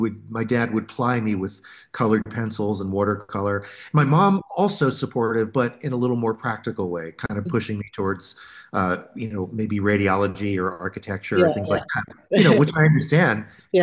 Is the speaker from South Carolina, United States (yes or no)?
yes; Rokeby, South Carolina, United States; growing up in Rokeby, South Carolina, it was marsh scenes and the beach and sand dunes and really simple docks and all that kind of stuff.